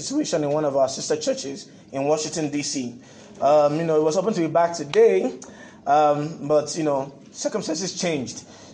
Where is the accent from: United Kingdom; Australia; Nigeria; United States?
Nigeria; some of the things I found out while growing up in Nigeria about the church, right?